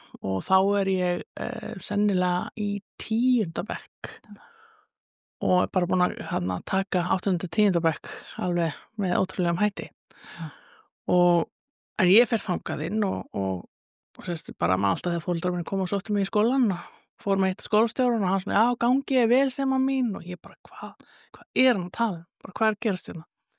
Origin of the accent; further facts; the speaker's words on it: Reykjavik, Capital Region, Iceland; also born or lived in Akureyri; Svo flytt ég til Reykjavíkur, elst upp í Bökkunum, svona mín fyrstu ár, gengi Breiðholtsskóla, fyrsta til sjöunda bekk. Bjó í hérna, já, tveimur Eyjabökkum og svo hérna flyttjum við í bústæðkvarrið.